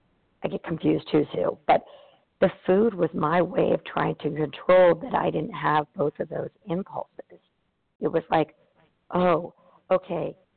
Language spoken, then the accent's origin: English; California, United States; from Southern California, and I am gratefully recovered today by the grace of God.